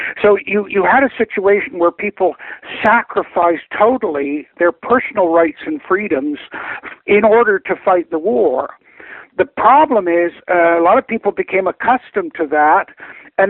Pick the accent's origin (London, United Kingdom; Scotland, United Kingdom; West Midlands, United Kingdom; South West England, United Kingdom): South West England, United Kingdom; born there; I was born near Stonehenge